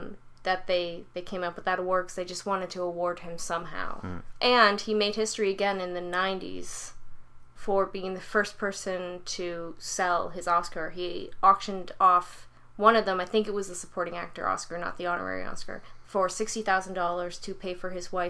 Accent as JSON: {"language": "English", "country": "Canada", "said": "as a Canadian, I am legally obligated to point out"}